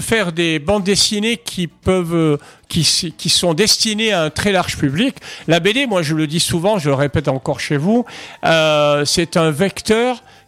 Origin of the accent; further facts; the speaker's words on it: Marseille, Provence-Alpes-Côte d'Azur, France; born there; J'habite dans une région magnifique, cette région niçoise qui est superbe. Et moi, je suis né à Marseille, très fier.